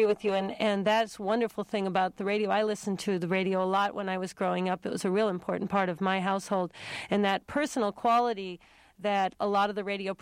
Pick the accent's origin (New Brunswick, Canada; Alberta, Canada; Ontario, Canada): Alberta, Canada; Edmonton; born there; I was born in Edmonton, Alberta, and both sets of grandparents, one set was a Norwegian grandmother and a Swedish grandfather, and the other grandparents were from Yugoslavia, all immigrated